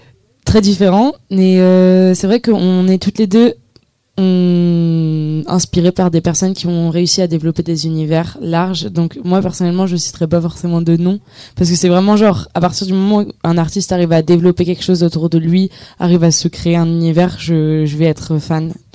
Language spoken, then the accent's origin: French; France; also born or lived in Guadeloupe; On est né en Guadeloupe et du coup petit à petit on a grandi en France métropolitaine. Petit à petit on essaie de se raccrocher à nos origines et à notre culture du coup de la Guadeloupe.